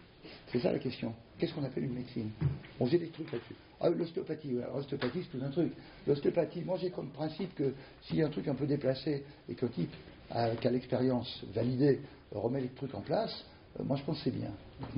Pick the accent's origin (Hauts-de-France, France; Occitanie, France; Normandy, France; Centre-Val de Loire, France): Occitanie, France; dans mon patelin en Lozère